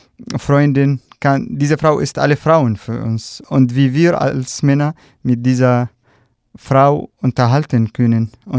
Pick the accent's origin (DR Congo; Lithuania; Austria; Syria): Syria; German is a second language; moved away as an adult; now in Rostock, Germany; ich komme aus Syrien und ich bin seit 3 Monaten in Rostock.